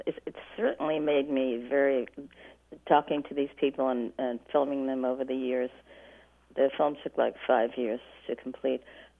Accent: New York, United States; because I say I'm from New York.

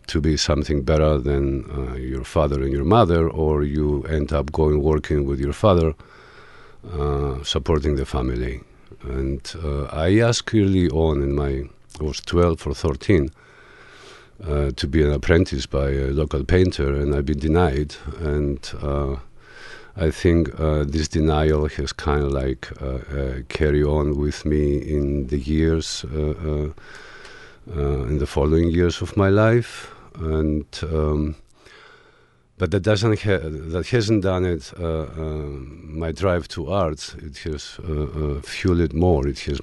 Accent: Greece; also born or lived in Germany; growing up in Greece

